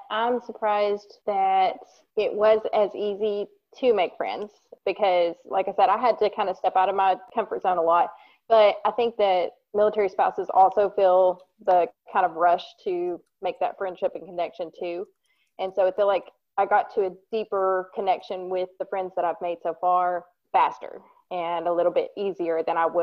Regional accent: Kentucky, United States; So we're originally from Kentucky. So this move is going to be very hard.

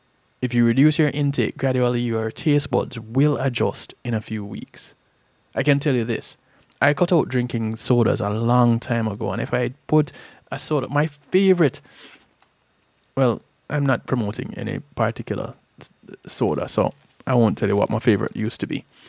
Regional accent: Jamaica; Growing up in Jamaica, sardine, herring, mackerel, these were considered more of poor people food.

